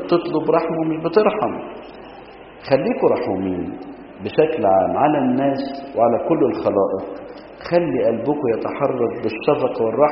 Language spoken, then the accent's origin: Arabic; Egypt; افتكر ان الانجليز لما كانوا عندنا في مصر هم اللي عملوا حاجة اسمها الشفخانة